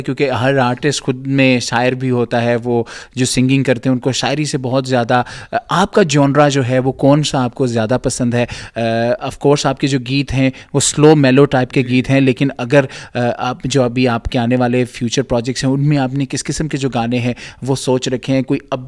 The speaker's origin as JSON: {"language": "Urdu", "town": "Jhelum", "region": "Punjab", "country": "Pakistan", "said": "پاکستان میں بڑی پیاری پیاری سی جگہ ہیں, جیسے کہ میرا ضلع جو ہے وہ جہلم ہے, جہلم میں قلعہ روہتاس ہے"}